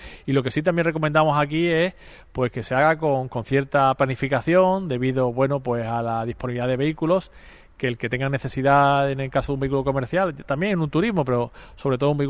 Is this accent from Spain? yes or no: yes; Spain; primero como español, y luego, evidentemente